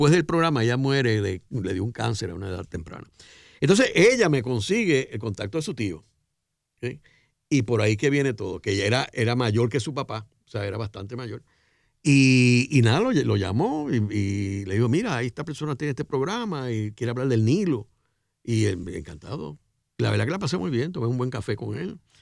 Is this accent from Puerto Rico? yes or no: yes; Santurce, Puerto Rico; yo soy de Santurce, o sea, yo, eso es nada, yo vivía en la Fernández Junco y esto era la Ponce de León.